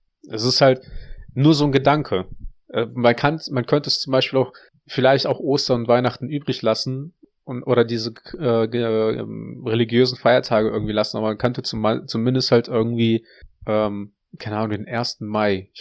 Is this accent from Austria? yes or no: no; Russia; Ja, mir ist es egal, ob gerade als Russe oder nicht